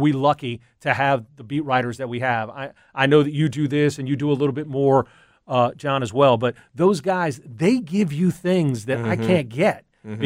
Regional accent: Memphis, Tennessee, United States; and growing up in Memphis, and my kids were born here.

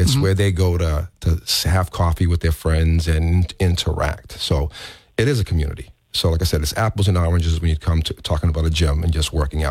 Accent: Taunton, Massachusetts, United States; I was one of those kids growing up in Taunton that couldn't afford a membership.

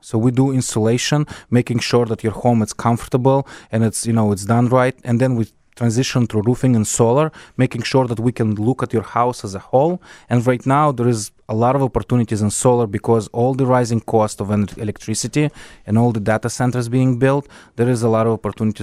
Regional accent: Moldova; English is a second language; now in United States; Yeah, I'm from Moldova.

